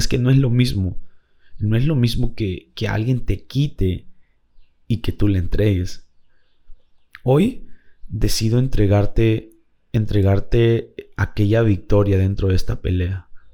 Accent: Peru; lo hemos visto ahora aquí en mi país, aquí en Perú

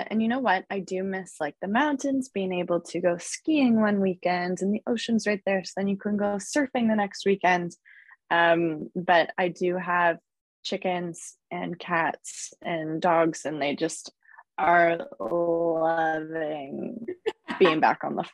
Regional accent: London, Ontario, Canada; also born or lived in Vancouver; I grew up in London, Ontario, well, actually just outside of London, Ontario, in a rural little community out in the middle of nowhere. I'm actually back there right now, just hanging out with my parents on the farm. Grew up here, and then I moved to Vancouver

